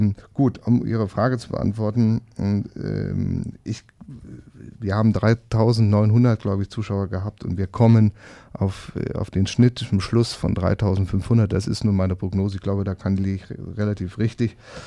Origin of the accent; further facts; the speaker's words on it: Braunschweig, Lower Saxony, Germany; meine Heimatstadt ist ein bisschen anders, denkt man nicht über Braunschweig